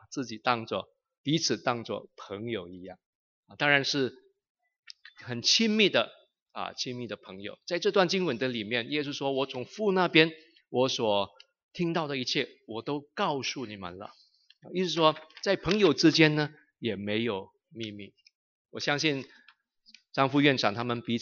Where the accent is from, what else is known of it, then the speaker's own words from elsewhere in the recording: Philippines; 像我们菲律宾话所说的